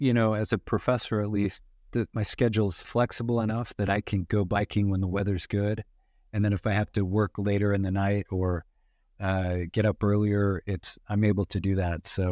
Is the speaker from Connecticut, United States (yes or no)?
no; Idaho, United States; I grew up in Western Idaho, and in the late 70s, there was the oil crisis, and it meant that gas was rationed